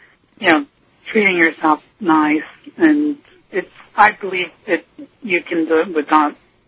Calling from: Istanbul, Turkey; I'm calling from Turkey.

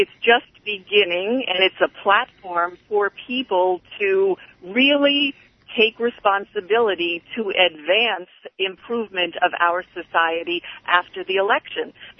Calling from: New Jersey, United States; I'm calling in from New Jersey.

